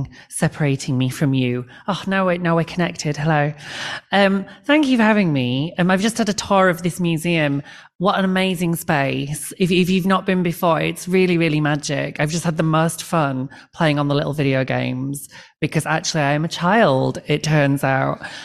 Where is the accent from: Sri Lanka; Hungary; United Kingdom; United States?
United Kingdom; Leeds, Yorkshire; I come from Winterfell. I come from not quite north of the wall, but you can see the wall from where I live. It's the same. I come from the same city as